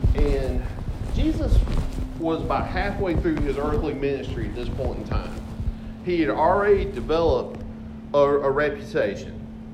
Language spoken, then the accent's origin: English; Ware Shoals, South Carolina, United States; When we were growing up, I grew up on the Mill Hill in Wareshoals, on Lee Street, and we didn't have air conditioning.